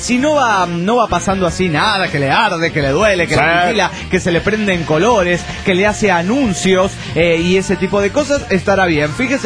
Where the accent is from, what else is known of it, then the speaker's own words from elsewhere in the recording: Cochabamba, Bolivia; de Cochabamba, Bolivia.